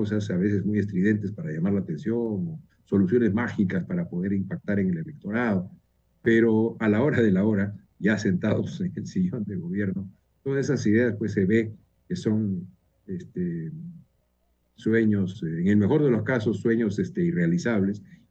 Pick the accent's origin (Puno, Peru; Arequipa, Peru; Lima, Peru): Arequipa, Peru; para Arequipa, mi tierra, tanto que la necesita.